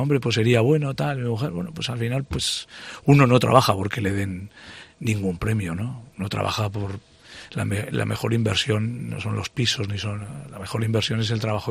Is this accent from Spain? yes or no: yes; Sabiñánigo, Aragon, Spain; ¿no? Porque nosotros somos originarios de Sabañánigo Pueblo